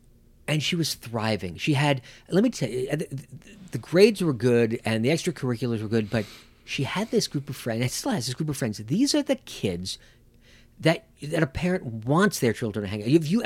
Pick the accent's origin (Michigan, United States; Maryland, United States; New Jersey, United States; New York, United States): New York, United States; I grew up in New York.